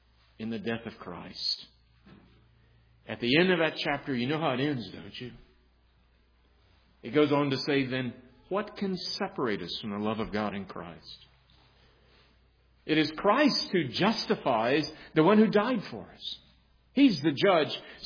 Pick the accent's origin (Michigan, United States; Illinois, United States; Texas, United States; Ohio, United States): Texas, United States; San Antonio; Remember, I was in San Antonio, Texas, my hometown, and it's the Alamo City.